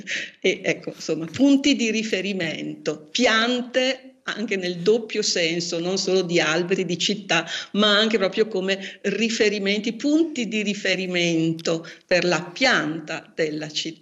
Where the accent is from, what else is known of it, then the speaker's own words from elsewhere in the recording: Lombardy, Italy; Io sono nata in Franciacorta, sono bresciana, ma appunto ho abitato a lungo in Franciacorta